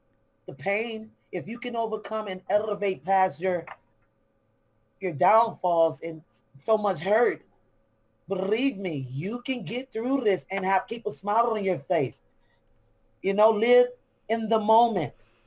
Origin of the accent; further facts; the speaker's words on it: Chicago, Illinois, United States; growing up in Chicago, either you're going to stand your ground or get kicked down. I'm just saying, yes, because it's a rough city. I love home